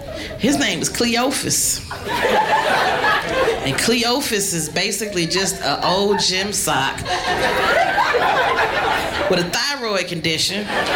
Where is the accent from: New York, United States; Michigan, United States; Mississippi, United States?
Michigan, United States; Detroit; moved away as an adult; now in Austin, United States; I'm originally from Detroit, but I do live in Austin, Texas now. Yes. Been there about 13 years. Didn't know anybody when I first moved there.